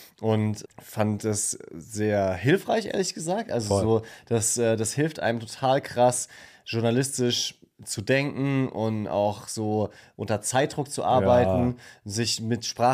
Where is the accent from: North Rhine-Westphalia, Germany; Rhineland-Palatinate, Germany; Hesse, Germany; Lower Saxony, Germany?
Rhineland-Palatinate, Germany; Bad Dürkheim; Und ich komme ja aus der Pfalz, aus Bad Dürkheim.